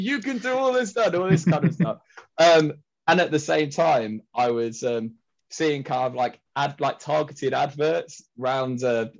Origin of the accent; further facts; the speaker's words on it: Derby, East Midlands, United Kingdom; Which I grew up in Derby, which is just next to Nottingham